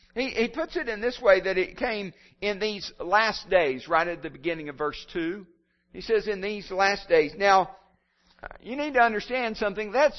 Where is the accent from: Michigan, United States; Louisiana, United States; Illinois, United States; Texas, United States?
Texas, United States; born there; Now, I was born in Texas. I was born in the panhandle of Texas, and it's so far at the top of the panhandle of Texas